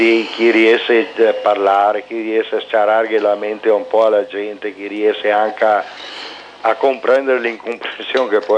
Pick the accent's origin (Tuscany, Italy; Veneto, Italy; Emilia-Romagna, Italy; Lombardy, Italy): Veneto, Italy; Grisignano; No, mi sono da Grisignano.